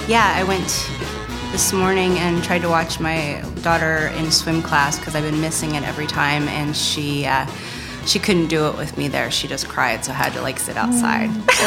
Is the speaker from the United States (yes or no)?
yes; Mill City, Oregon, United States; I am from, well, I like to say my formative years were in Mill City, Oregon, which is east of Salem, a town of 1,500 people.